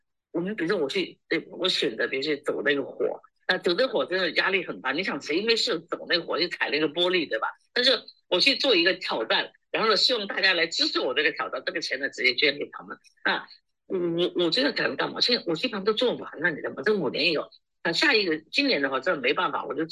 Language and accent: Chinese; Australia; 我是一个华人，生长在一个西方的这个国家，生长在澳洲。